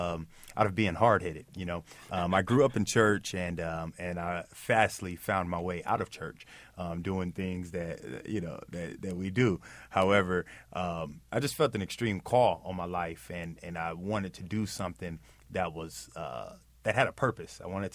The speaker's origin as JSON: {"language": "English", "town": "Sacramento", "region": "California", "country": "United States", "tie": "born or raised there", "also_born_or_lived": "Inglewood", "said": "I was actually born here in Inglewood in Southern California, and I was raised in Sacramento."}